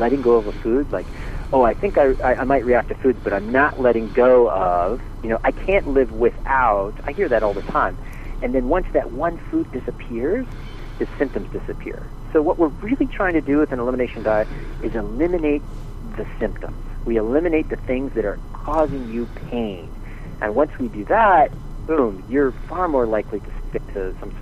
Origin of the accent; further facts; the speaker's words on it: England, United Kingdom; And I'm English, and therefore I always have to have milk in my tea.